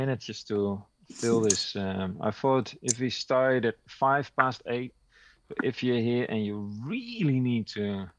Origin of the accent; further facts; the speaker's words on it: Netherlands; English is a second language; I'm from the Netherlands.